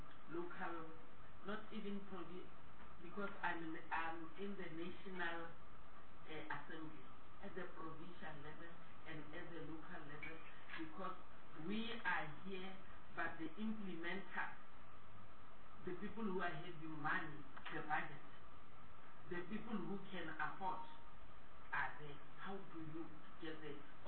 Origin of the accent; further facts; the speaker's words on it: North West, South Africa; predominantly I'm from Northwest and predominantly is rural.